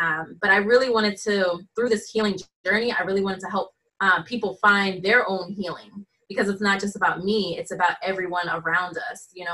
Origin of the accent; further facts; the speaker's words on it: New Jersey, United States; also born or lived in Dover, Delaware; because I'm from Jersey. I'm back in Jersey, my hometown, which is ironic.